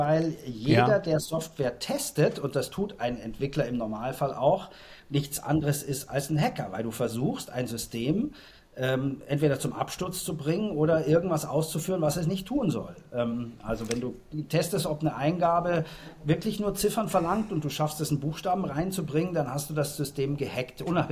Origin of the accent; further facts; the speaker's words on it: Munich, Bavaria, Germany; Also ich bin ja Münchner und habe da gelebt und bin dort aufgewachsen.